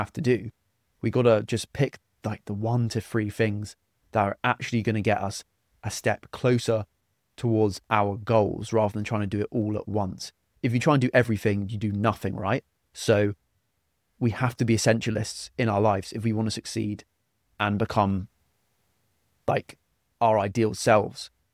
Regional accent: South East England, United Kingdom; because I'm from Kent and a lot of the fights would have been happening directly over my house

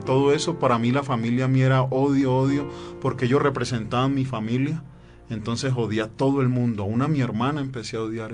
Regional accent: Cali, Valle del Cauca, Colombia; born there; a una ciudad cerca de donde yo nací, en Cali.

